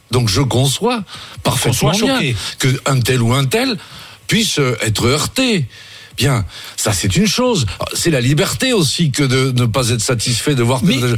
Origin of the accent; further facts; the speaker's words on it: Brittany, France; parce que je suis breton.